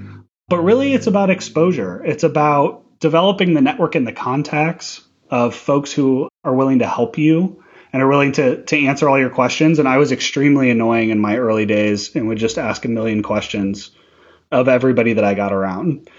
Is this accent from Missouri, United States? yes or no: yes; St. Louis, Missouri, United States; move back to my hometown in St. Louis, Missouri